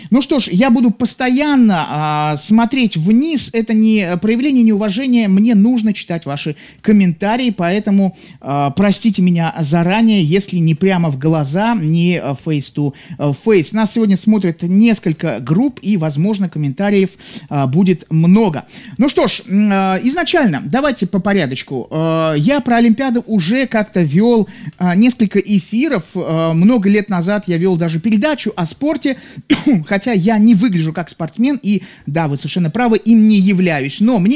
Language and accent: Russian; Saint Petersburg, Russia; Я из Петербурга. Я у вас иногда бываю.